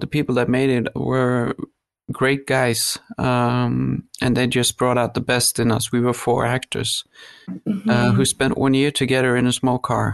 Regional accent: Southern Norway, Norway; English is a second language; Well, I'm from Norway. I was born in the south.

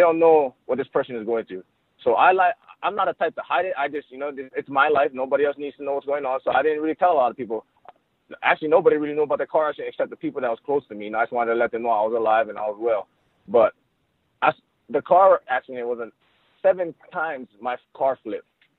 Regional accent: Hawaii, United States; now in Kansas, United States; growing up in Hawaii, you know, we live on an island. And, you know, you can drive around to Hawaii in about like 2 hours without traffic.

